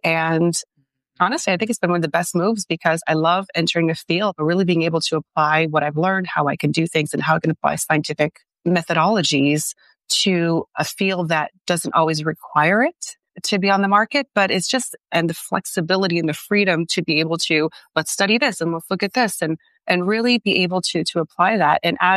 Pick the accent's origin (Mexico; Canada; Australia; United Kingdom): Canada; moved away as an adult; now in United States; I'm French Canadian. I came in almost 20 years ago now